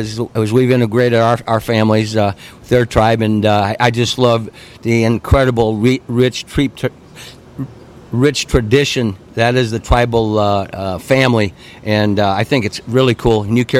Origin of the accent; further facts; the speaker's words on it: Iowa, United States; I'm from Northwest Iowa